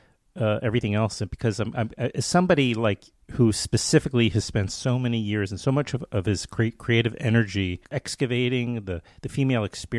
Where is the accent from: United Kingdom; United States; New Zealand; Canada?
United States; Queens, New York; The bad news, Henry, is that I, too, admit that I am from Queens. Originally, I am.